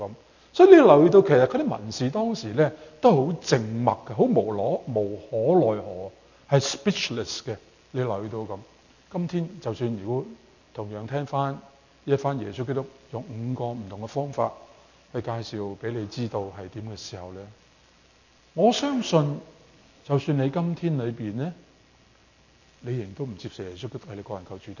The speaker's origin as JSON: {"language": "Cantonese", "country": "China", "said": "我哋譬如我哋中國人咧"}